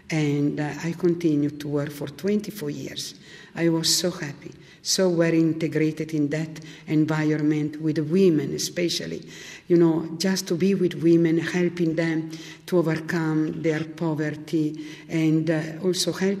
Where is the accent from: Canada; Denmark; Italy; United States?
Italy; Milan, Lombardy